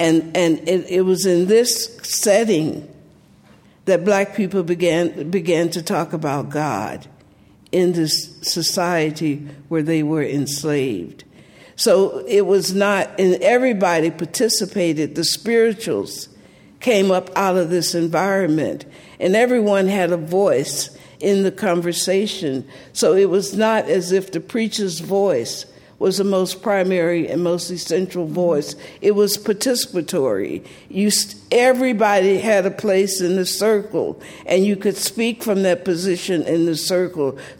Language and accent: English; Columbus, Georgia, United States; How do I describe? I grew up in the heart of Southern apartheid